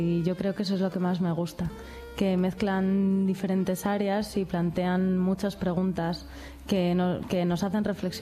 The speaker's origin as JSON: {"language": "Spanish", "town": "Madrid", "region": "Community of Madrid", "country": "Spain", "said": "Yo soy de Madrid."}